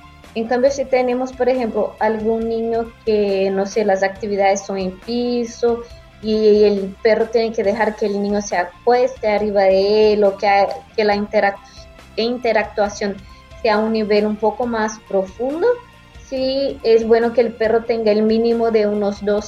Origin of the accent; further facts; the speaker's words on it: Brazil; Spanish is a second language; moved away as an adult; now in Panama; creo que por mi acento ya lo saben, yo soy brasileña.